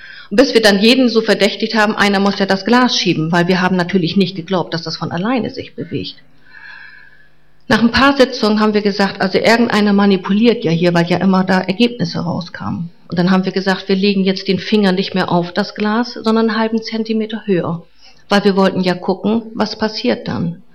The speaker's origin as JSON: {"language": "German", "town": "Fischerhude", "region": "Lower Saxony", "country": "Germany", "tie": "born there", "said": "Ich bin geboren 1957 in Fischerhude."}